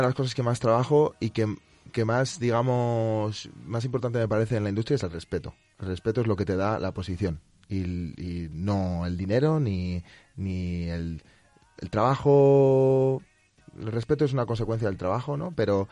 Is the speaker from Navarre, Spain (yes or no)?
yes; Navarre, Spain; Yo soy navarro a mucha honra.